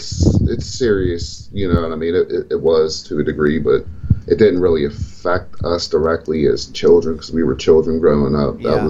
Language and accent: English; Homestead, Florida, United States; Well, you know, growing up down there on 17th Avenue, we were kids.